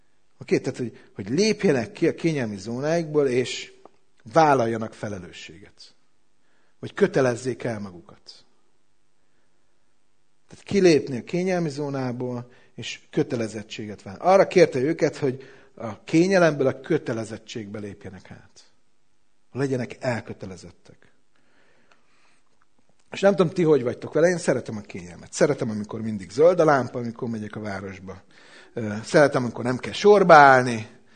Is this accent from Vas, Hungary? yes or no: no; Szeged, Csongrád-Csanád, Hungary; Bocsánat, szegediként.